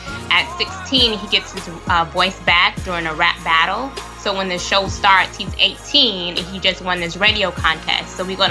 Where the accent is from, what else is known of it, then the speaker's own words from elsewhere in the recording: California, United States; I'm from the Bay Area. I'm grown